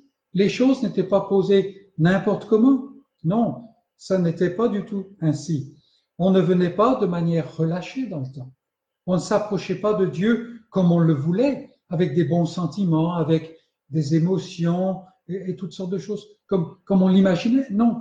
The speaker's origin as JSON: {"language": "French", "country": "France", "said": "Et ici, je parle en tant que Français."}